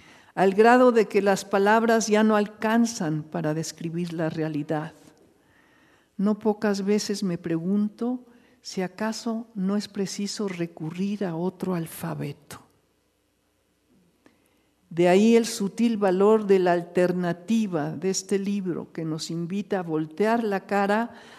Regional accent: Mexico; origen maya es parte de nuestro propio origen, de nuestra propia historia como mexicanos

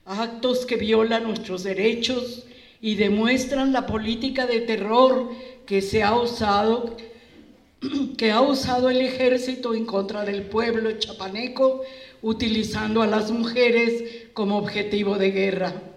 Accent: Mexico; sino como mexicanos tenemos que actuar

